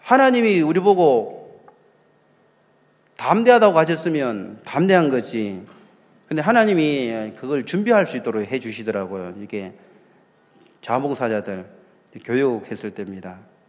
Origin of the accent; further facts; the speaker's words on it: South Korea; 나 한국에서 온 사람인데